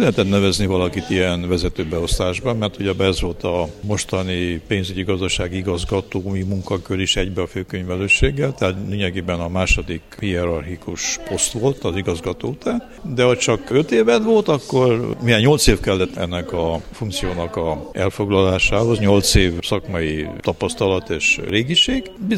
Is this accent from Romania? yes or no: yes; Cluj-Napoca, Cluj County, Romania; az volt első pillanattól kezdve a vágyam, célom, hogy visszakerüljek Kolozsvára. Én kolozsvári vagyok, a család több generációs kolozsvári család